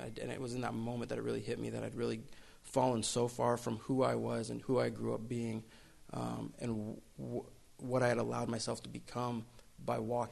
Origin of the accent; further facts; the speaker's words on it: Everett, Washington, United States; I'm from Everett, like the Everett, Seattle area.